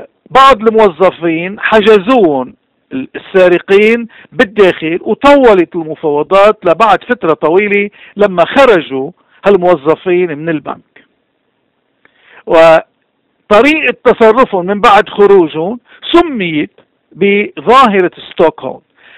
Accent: Lebanon; اليوم نقبل كلبنانيين انه نساوم حتى ما يقتلونا؟

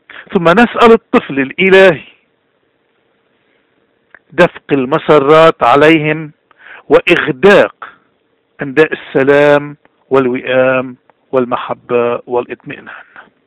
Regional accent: Lebanon; تسلحنا به كلبنانيين منذ 7000 سنة ولازلنا

